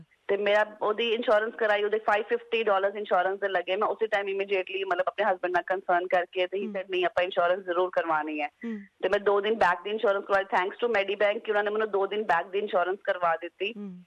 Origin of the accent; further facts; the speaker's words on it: Punjab, India; moved away as an adult; now in Sydney, Australia; ਮੈਂ ਅੱਜ ਤੋਂ 2 ਸਾਲ ਪਹਿਲਾਂ ਆਪਣੇ ਹਸਬੈਂਡ ਦੇ ਨਾਲ NSW ਸਿਡਨੀ ਵਿੱਚ ਸ਼ਿਫਟ ਹੋਈ ਸੀਗੀ। ਅਸੀਂ ਇੰਡੀਆ ਤੋਂ ਪੰਜਾਬ ਤੋਂ ਹੈਗੇ ਹਾਂ ਪਿੱਛੋਂ ਦੀ, ਤੇ ਅਸੀਂ ਇੱਦਾਂ ਆਏ ਸੀ, ਆਪਣੇ ਸਟੂਡੈਂਟ ਵੀਜ਼ੇ ਤੇ ਆਏ ਸੀ।